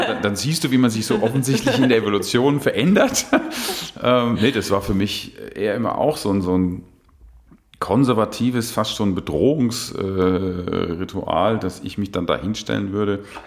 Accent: Bavaria, Germany; born there; ich bin ja in Bayern geboren

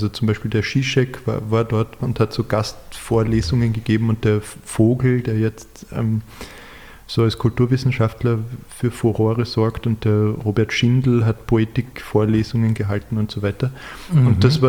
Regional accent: Klagenfurt, Carinthia, Austria; born there; Ich meine, man muss dazu sagen, ich bin in Klagenfurt geboren

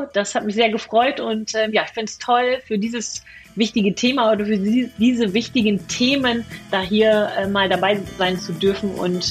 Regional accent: Lower Saxony, Germany; wie man bei uns im Emsland so schön sagt

